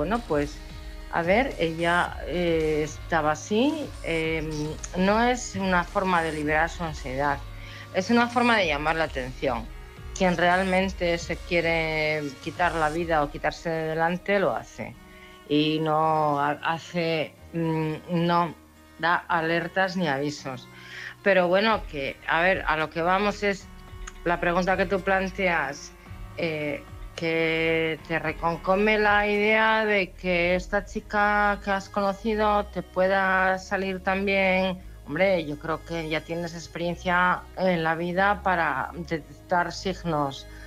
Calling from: Oviedo, Asturias, Spain; de Oviedo.

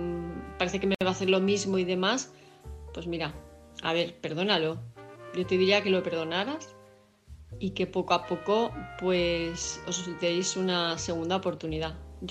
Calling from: Palma de Mallorca, Balearic Islands, Spain; de Palma de Mallorca.

